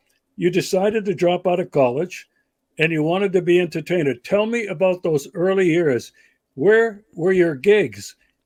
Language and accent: English; Maine, United States; one of our cross-country trips from Arizona out to the East Coast, because I'm from Maine, and we went back to visit family